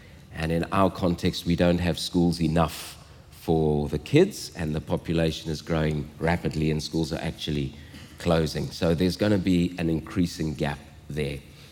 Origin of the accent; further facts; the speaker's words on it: Zimbabwe; moved away as an adult; My mother is Scottish. I was born in Zimbabwe. They both came out after the Second World War with their parents, and I was born in Zimbabwe, grew up there, and then came to university at UCT